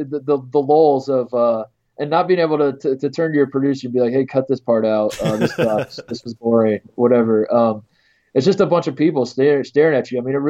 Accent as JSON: {"language": "English", "region": "Indiana", "country": "United States", "tie": "born or raised there", "said": "I would say, I grew up in Indiana at a big school."}